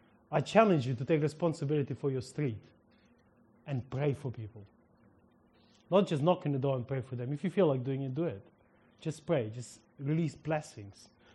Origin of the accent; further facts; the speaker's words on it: Ukraine; English is a second language; Because in Ukraine, we don't have them, and I'm Ukrainian, and my accent saves me, you know.